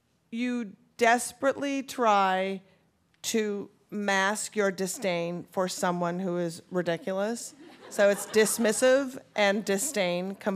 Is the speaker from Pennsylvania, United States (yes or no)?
no; Minnesota, United States; And I was like, oh God, I'm from Minnesota, so what do I do after the movie?